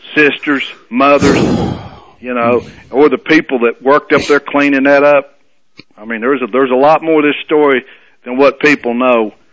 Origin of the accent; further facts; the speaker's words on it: United States; I'm an American and I'm a proud Tennessee volunteer